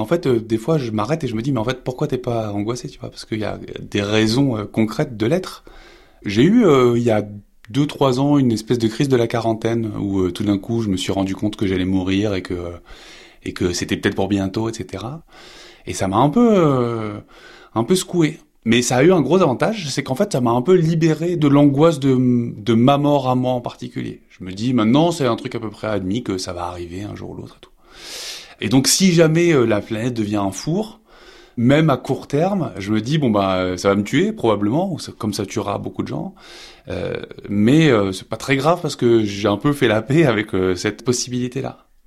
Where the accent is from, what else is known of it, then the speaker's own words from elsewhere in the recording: Paris, Île-de-France, France; parce qu'on vient de Paris